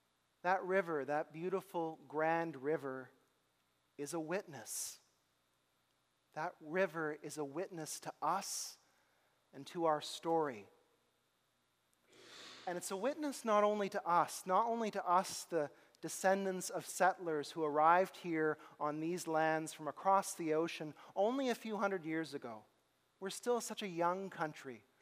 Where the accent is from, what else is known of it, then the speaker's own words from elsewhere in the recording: Canada; that we might learn as the Canadian people to bear with one another